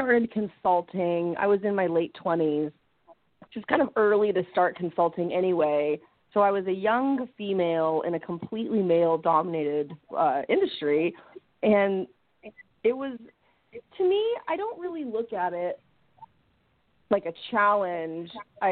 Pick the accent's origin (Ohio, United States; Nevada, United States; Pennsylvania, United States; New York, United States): Nevada, United States; Las Vegas; now in Southern California, United States; I am from Las Vegas, Nevada, which is not many people grow up in Las Vegas and actually move out. And I've been here in Southern California after graduating University of Arizona for about 20 years now.